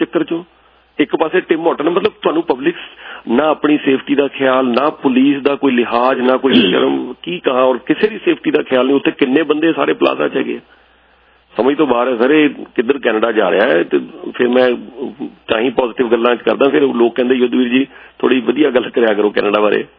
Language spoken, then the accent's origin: Punjabi; Punjab, India; ਮੈਂ ਵੀ ਪੰਜਾਬੀ ਹਾਂ, ਮੈਂ ਕਿਹੜਾ ਕੋਈ ਹੋਰ ਪਾਸੋਂ ਆਇਆ